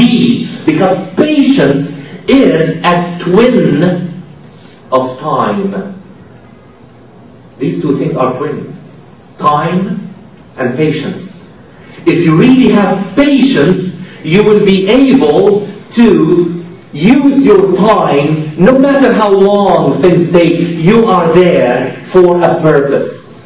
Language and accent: English; Lebanon; moved away as an adult; now in Canada; I am raising my family in Canada. I was raised in Lebanon until I was 19 years old